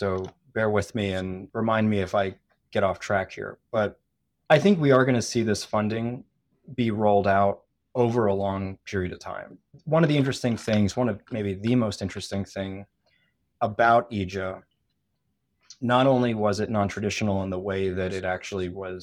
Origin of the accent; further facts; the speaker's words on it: New Jersey, United States; But no, I grew up in New Jersey, outside of Philadelphia.